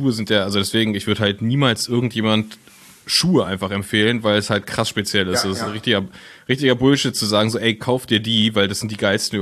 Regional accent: Berlin, Germany; dass man als Berliner schon denkt

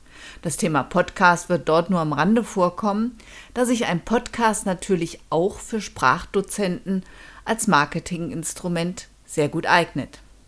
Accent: Cologne, North Rhine-Westphalia, Germany; Köln mal wieder meine alte Heimat zu besuchen.

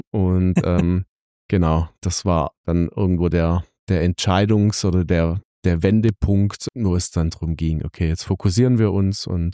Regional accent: Trochtelfingen, Baden-Württemberg, Germany; Ich bin hier in Trochtelfing geboren, ich bin direkt an der Firma aufgewachsen

